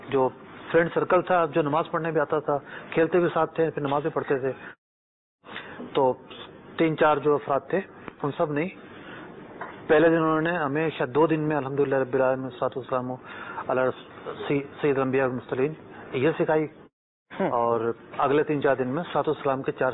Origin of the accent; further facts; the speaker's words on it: Sindh, Pakistan; born there; تو اردو اسپیک ہوں میں, اکثر لوگ سمجھتے ہیں میں سندھی ہوں. اچھا, سندھ میں پیدا ہوا ہوں, سیاست بارہ سندھی ہوں, بالکل بلا شبہ.